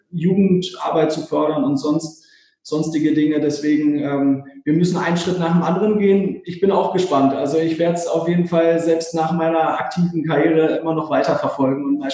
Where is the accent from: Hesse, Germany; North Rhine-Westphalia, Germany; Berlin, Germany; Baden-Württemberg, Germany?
Berlin, Germany; hier in meiner Heimatstadt